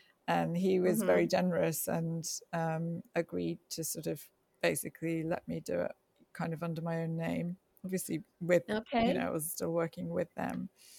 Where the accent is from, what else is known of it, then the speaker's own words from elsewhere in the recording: Liverpool, North West England, United Kingdom; it's my home city. I'm from Liverpool